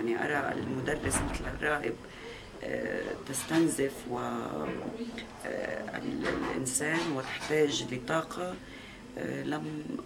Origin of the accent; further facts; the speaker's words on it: Beirut, Beirut Governorate, Lebanon; also born or lived in South Lebanon; أنا كاتبة لبنانية من مواليد بيروت، وبالأساس مولودة في جنوب لبنان، لكني من عائلة انتقلت إلى العيش في بيروت منذ أواسط الخمسينات